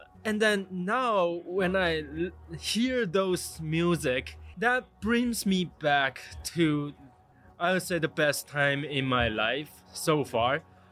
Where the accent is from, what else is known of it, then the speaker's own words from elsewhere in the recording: Taiwan; English is a second language; moved away as an adult; now in United States; I'm originally from Taiwan. Moved to the U.S. in 2009. I remember when I was in high school, that's in Taiwan.